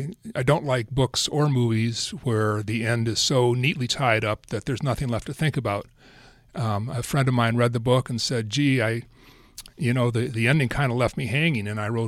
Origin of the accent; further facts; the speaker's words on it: Midwest, United States; also born or lived in California; I'm a retired lawyer. I grew up in the Midwest. I practiced in the Midwest and the East Coast. And eventually I moved to California.